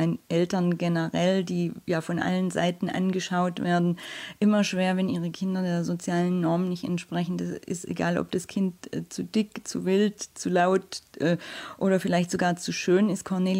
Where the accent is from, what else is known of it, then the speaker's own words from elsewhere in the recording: Baden-Württemberg, Germany; warum gerade die Baden-Württemberger in der Stuttgarter Gegend so sind, wie sie sind.